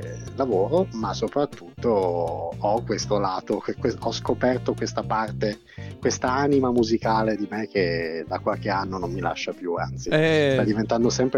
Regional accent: Bari, Apulia, Italy; now in Milan, Italy; Vivo a Milano, anche se sono di Bari, sono originario di Bari.

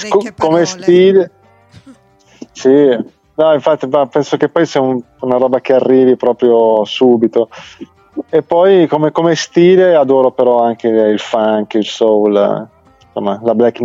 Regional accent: Milan, Lombardy, Italy; Io Milano.

